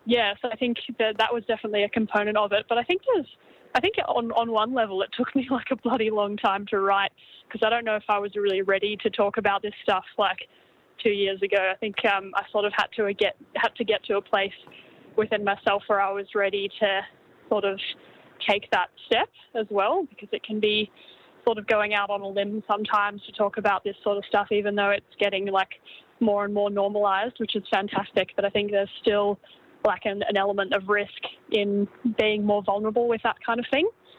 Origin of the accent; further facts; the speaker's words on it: Torquay, Victoria, Australia; because I grew up in Torquay, down at the Surf Coast, I haven't really played a proper show down there in a bloody long time.